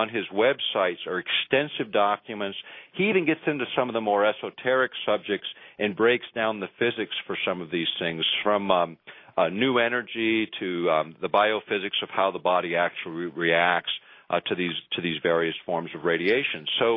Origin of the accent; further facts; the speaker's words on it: Alaska, United States; I'm inundated with electromagnetic fields here in the microwave range that I was not exposed to in my home state of Alaska, as an example.